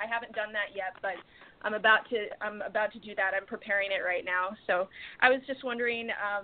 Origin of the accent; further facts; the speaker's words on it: Anchorage, Alaska, United States; Oh, hey. I'm actually from Anchorage, Alaska.